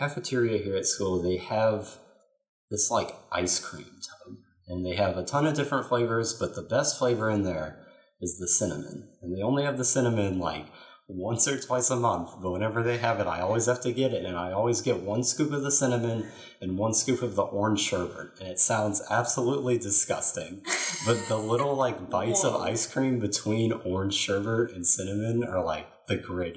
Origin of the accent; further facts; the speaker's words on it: Kentucky, United States; So I thought about this question because I am from Kentucky.